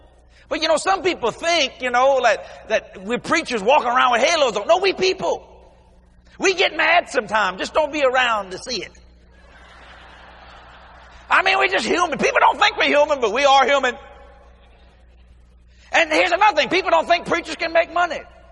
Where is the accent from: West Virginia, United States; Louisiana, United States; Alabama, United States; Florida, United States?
Louisiana, United States; New Orleans; You know, we're from South Louisiana, New Orleans, Louisiana. That means you got to be Catholic at least once.